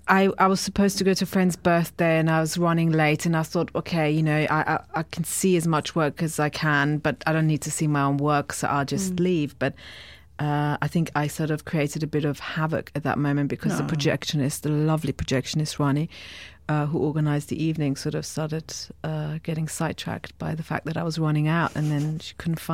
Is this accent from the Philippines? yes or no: no; Austria; the time I was growing up in Austria was late 70s and all the way through the 80s.